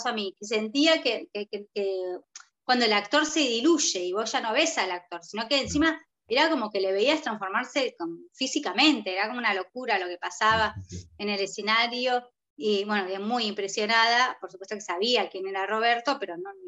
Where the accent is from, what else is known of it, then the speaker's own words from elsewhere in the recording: Buenos Aires, Argentina; moved away as an adult; also born or lived in Uruguay / New Zealand; yo soy uruguaya, ¿sí? Que cuando tenía 8 meses, mis padres se fueron a vivir a Buenos Aires, me crié en Buenos Aires, viví la mayor parte de mi vida, hice... la escolarización y la universidad, la hice en Buenos Aires.